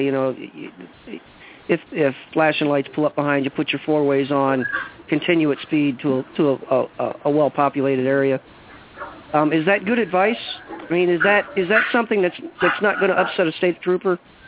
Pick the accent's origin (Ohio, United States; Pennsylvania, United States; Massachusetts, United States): Ohio, United States; That don't mean nothing to me. I'm from Ohio.